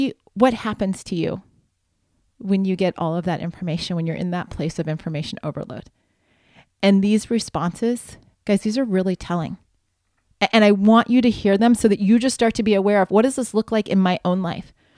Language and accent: English; Ohio, United States; I grew up in Ohio. I still remember the farm report in the middle of the 12 o'clock news.